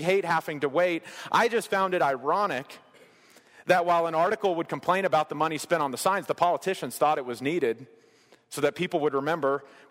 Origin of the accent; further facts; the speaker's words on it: Kentucky, United States; I remember looking at maps in Kentucky, growing up in Kentucky